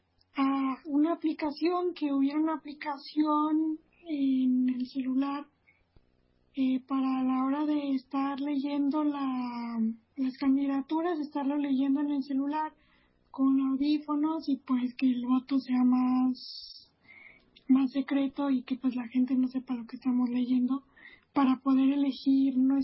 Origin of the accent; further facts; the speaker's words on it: Zacatecas, Mexico; Soy del estado de Zacatecas.